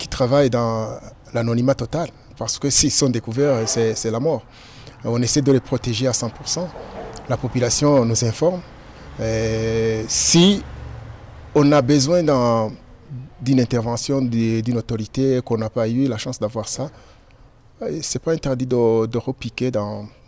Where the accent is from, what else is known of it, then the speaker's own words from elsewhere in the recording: Burundi; moved away; On est ici comme réfugiés, on a quitté le Burundi parce qu'il y a une crise qui touchait notre métier. On a fui, on s'est installé ici, on travaille.